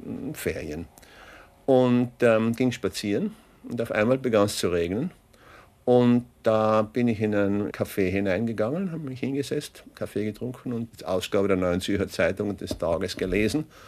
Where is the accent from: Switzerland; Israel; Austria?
Austria; Mein Vater kam aus Böhmen, meine Mutter war Italienerin. Auf diese Weise bin ich ein richtiger Österreicher.